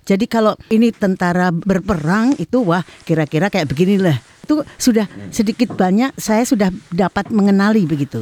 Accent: Java, Indonesia; kita sama-sama orang Indonesia. Dan kebetulan saya dari Jawa

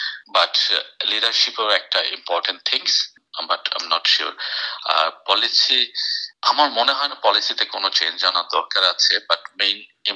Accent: Bangladesh; now in United Kingdom; যেহেতু আমি একটা বাংলাদেশি এখানে কমিটির একজন মেম্বার, সেই হিসেবে বলবো যে আমরা যারা বাংলাদেশি এখানে আছি

